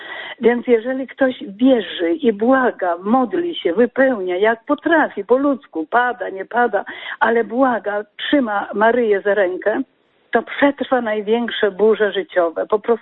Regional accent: Podlaskie Voivodeship, Poland; Miałam iść na studia, bo jestem z Podlasia, miałam iść do Białegostoku na studia

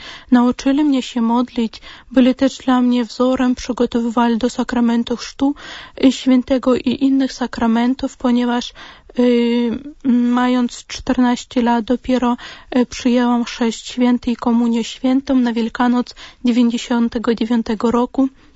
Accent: Kazakhstan; urodziłam się w Kazachstanie. Wychowywałam się właśnie w tych czasach jeszcze do 90 roku

